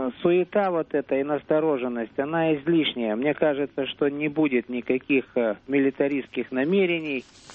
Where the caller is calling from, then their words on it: Omsk, Omsk Oblast, Russia; Я звоню из Омска.